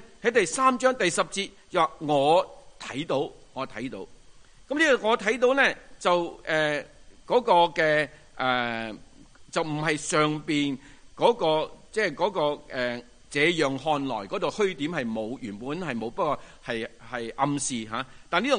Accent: China; 咁我哋中国人咧

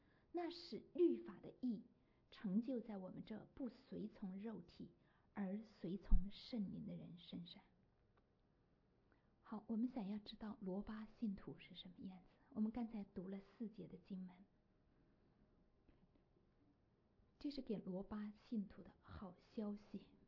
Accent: China; 因为我们从中国来的人，你都知道我们这个年龄我们只能生一个孩子

